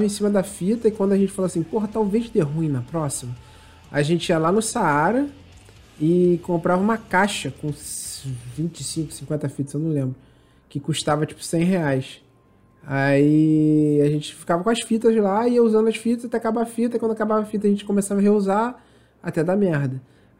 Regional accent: Nova Iguaçu, Rio de Janeiro, Brazil; Sou, nascido e criado. Então. Inclusive, eu tô morando do lado onde eu nasci.

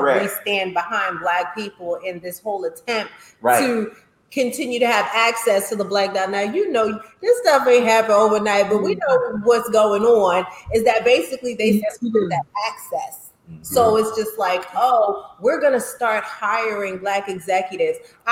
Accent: Jamaica; You know, I'm Jamaican, so, you know, the whole block could be, you'll get a beating from everybody.

